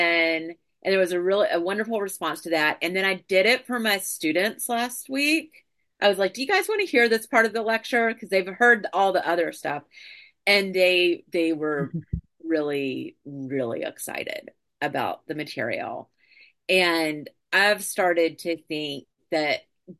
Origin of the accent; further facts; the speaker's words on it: North Carolina, United States; but I'm from North Carolina, so they're basically paying for me to go home and see my dad.